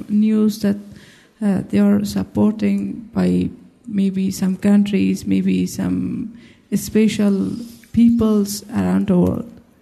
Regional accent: Afghanistan; English is a second language; I'm from Afghanistan.

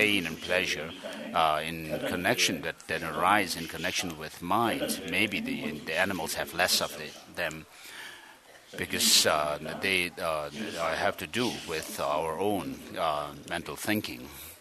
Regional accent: Lhasa, Tibet, China; also born or lived in Amdo; So I was born in Amdo, and then I came to Lhasa in my, when I was a small child, to Lhasa.

